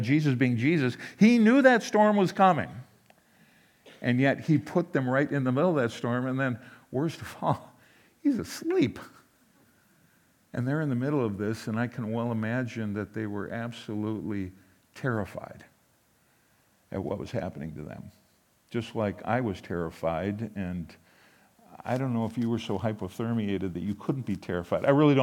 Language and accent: English; Minnesota, United States; And of course, growing up in Minnesota, I did the Minnesota thing.